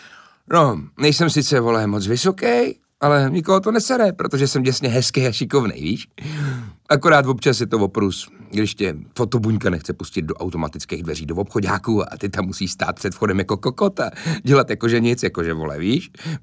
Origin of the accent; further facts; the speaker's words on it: Karlovy Vary, Karlovy Vary Region, Czechia; also born or lived in Aš; Narodil jsem se v roce 94 v Aši, nicméně z Aše si nepamatuju v podstatě ani hovno, protože do Varů jsme se přestěhovali, když mi bylo zhruba rok.